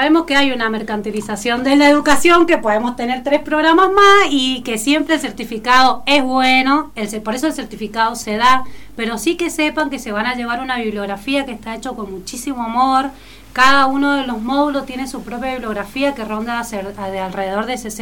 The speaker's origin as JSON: {"language": "Spanish", "region": "Chubut", "country": "Argentina", "said": "Soy de Chubut."}